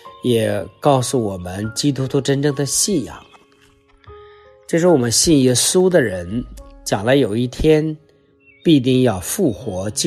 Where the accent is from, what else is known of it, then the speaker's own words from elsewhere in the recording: China; 大概我们中国人如果我们说问这个终极的问题的话，我们都会说不知道，瞎活着吧。